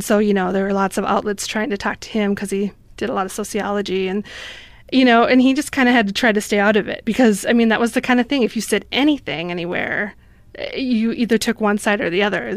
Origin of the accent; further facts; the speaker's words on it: Austin, Minnesota, United States; Austin, Minnesota.